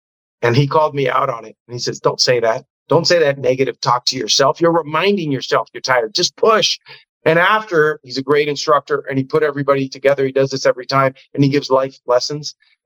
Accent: Cuba; moved away; And it's the shirt that I wore on the boat when I came from Cuba. It's the only thing I have from Cuba.

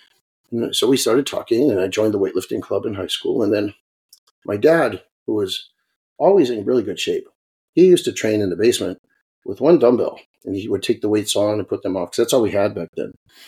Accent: Leominster, Massachusetts, United States; I grew up in Boston. Yeah, okay. I grew up in actually just west of Boston in a suburb called Leominster, Massachusetts.

